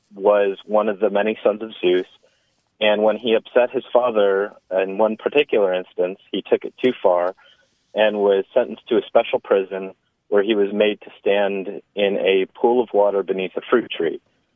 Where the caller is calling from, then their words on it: Huntsville, Alabama, United States; I'm calling from Huntsville, Alabama.